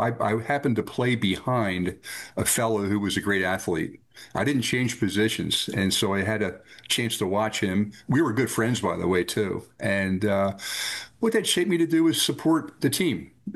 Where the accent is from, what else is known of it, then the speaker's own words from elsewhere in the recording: Cherry Hill, New Jersey, United States; Born and raised in Cherry Hill, New Jersey, second of four, older brother, two younger sisters.